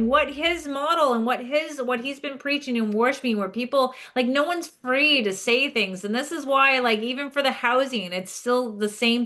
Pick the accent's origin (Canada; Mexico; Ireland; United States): Canada; I know that I love every part of being about Canadian